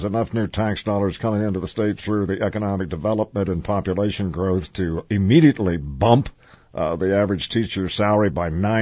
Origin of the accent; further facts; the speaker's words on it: Kansas, United States; I'm from Kansas. My twin sister lives back there.